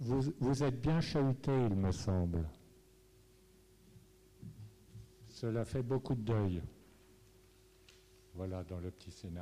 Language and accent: French; Montivilliers, Normandy, France; Je suis de Montvilliers, je suis généraliste à quelques kilomètres.